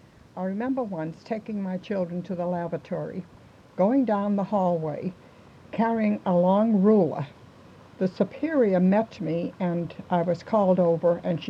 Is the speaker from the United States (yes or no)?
yes; Boston, Massachusetts, United States; also born or lived in Lawrence; I was born in Lawrence, Massachusetts, where my mother and father had emigrated to from Ireland. At an early age, we moved to Boston, where I went to school.